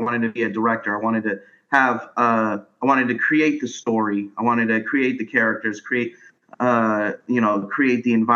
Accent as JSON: {"language": "English", "town": "Los Angeles", "region": "California", "country": "United States", "tie": "born or raised there", "also_born_or_lived": "Houston", "said": "I grew up in different cities. I didn't really have a hometown, as you call it, but the most consistent places I stayed was between Los Angeles and Houston."}